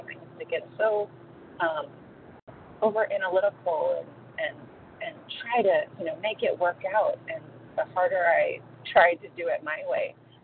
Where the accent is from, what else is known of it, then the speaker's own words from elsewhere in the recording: San Diego, California, United States; from San Diego, California.